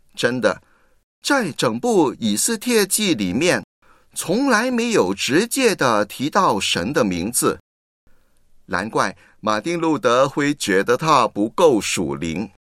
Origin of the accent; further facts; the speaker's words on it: China; 我们中国人有很多节日，上个月我们就刚刚过了端午节